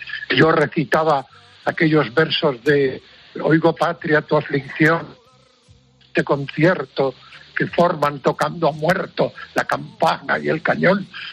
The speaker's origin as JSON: {"language": "Spanish", "town": "Padrón", "region": "Galicia", "country": "Spain", "said": "Yo lo que hago por mi pueblo lo hago sin pedir nada a cambio. Entonces ya desde tiempos de antiguos alcaldes, Eduardo Otero, Villamor, todos me decían, tienes que tener una calle en Padrón."}